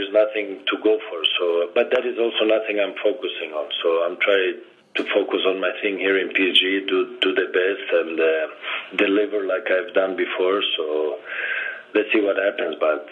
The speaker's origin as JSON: {"language": "English", "town": "Milan", "region": "Lombardy", "country": "Italy", "second_language": "English", "moved": "as an adult", "said": "because I came from Milan and it was a different world from what it is today."}